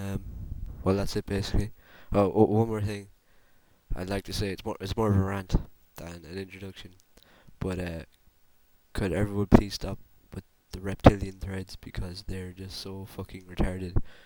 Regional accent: Ireland; But well, I'm Irish, and before you ask, no, I'm not drunk.

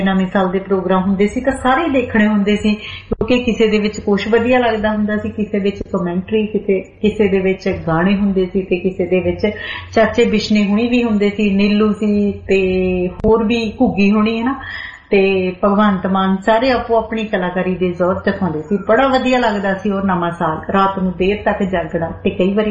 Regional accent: Ludhiana, Punjab, India; ਪੁੱਤ ਕਿੱਥੋਂ ਆ ਮੈਂ ਕਿਹਾ ਜੀ ਲੁਧਿਆਣੇ ਤੋਂ

